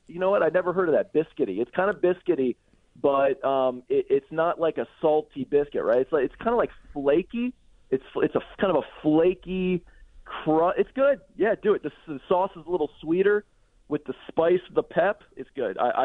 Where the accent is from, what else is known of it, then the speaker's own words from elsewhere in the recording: Maryland, United States; I mean, I grew up in Maryland. I've been back here since 2016.